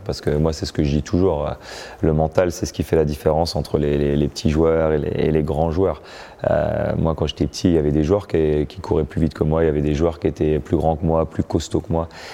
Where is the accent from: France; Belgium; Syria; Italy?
Belgium; born there; j'ai un père américain, j'ai une mère hollandaise, je suis né en Belgique et je suis français. Donc j'ai un peu grandi, on va dire, avec les deux cultures.